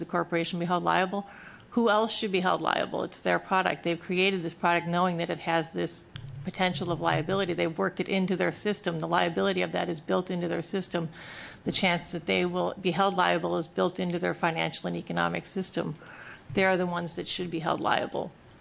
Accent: Oregon, United States; I'm a farmer from Southern Oregon.

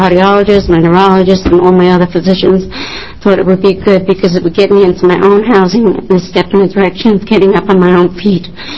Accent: Scappoose, Oregon, United States; I'm from Scapoose, Oregon.

